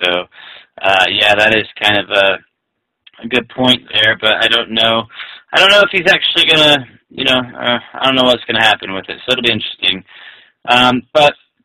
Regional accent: Lafayette, Indiana, United States; I still dream of the day that my hometown of Lafayette, Indiana, gives me a day

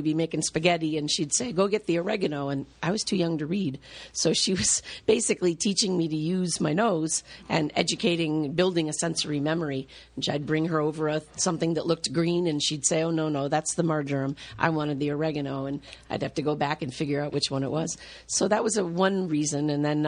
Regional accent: New York, United States; now in California, United States; I grew up in the Finger Lakes in New York.

